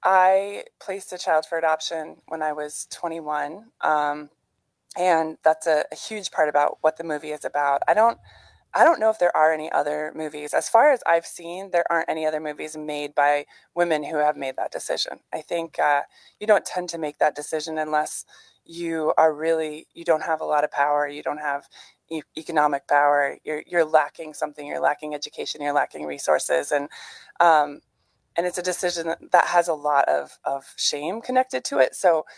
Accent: Middle Ridge, Wisconsin, United States; I grew up near La Crosse, so up on the ridge in Dairy Country, so Middle Ridge specifically.

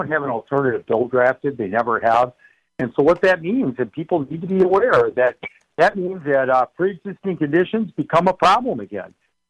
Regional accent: Connecticut, United States; Congressman Chris Shades, a Republican, said, which we're from Connecticut back when I was in office, was endorsing me

